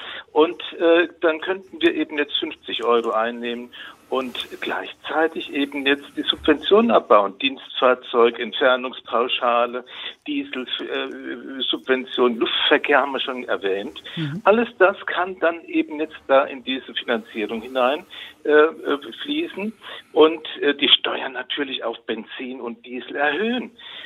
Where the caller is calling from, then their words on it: Frankfurt, Hesse, Germany; ich bin eben jetzt aus Frankfurt